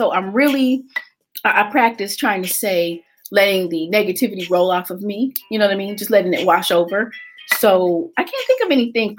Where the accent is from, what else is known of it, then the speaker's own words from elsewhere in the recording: California, United States; I grew up in California. From California. Great place to grow up. Yeah, lots of melting, lots of different cultures.